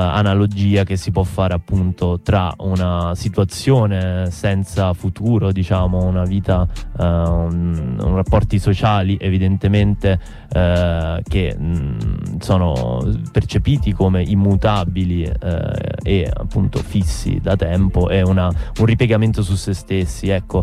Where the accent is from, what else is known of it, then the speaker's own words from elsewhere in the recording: Rome, Lazio, Italy; anche come tante cose che succedono a Roma, e lo dico da romano